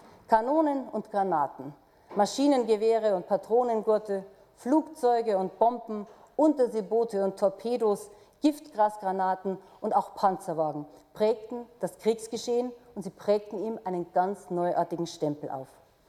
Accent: Bavaria, Germany; Sie hören es sicher, ich bin aus Bayern

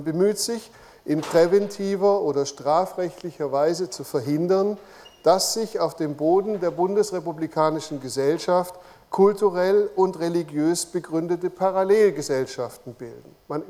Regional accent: Baden-Württemberg, Germany; accent: Württemberg; Also Sie hören es meinem Dialekt oder Akzent an, dass ich eher aus dem Württembergischen als aus dem Schweizerischen komme, und das ist tatsächlich auch der Fall.

